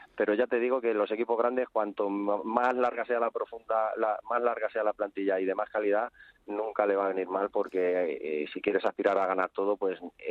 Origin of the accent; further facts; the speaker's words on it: Getafe, Community of Madrid, Spain; evidentemente soy de Getafe, ya lo sabes, también tuve la suerte de trabajar ahí como segundo entrenador